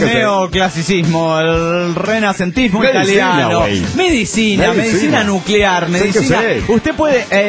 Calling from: Los Cabos, Baja California Sur, Mexico; de Los Cabos, Baja California Sur, México.

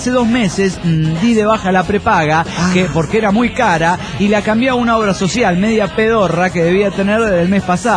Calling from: Neuquén, Argentina; de Neuquén, Argentina.

